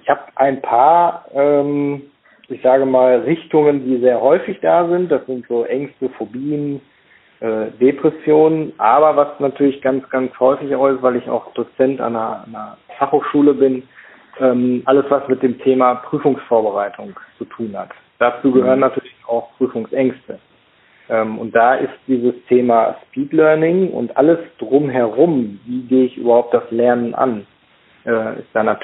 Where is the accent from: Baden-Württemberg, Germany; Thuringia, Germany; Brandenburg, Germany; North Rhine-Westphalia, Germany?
North Rhine-Westphalia, Germany; Paderborn; ich komme aus Paderborn.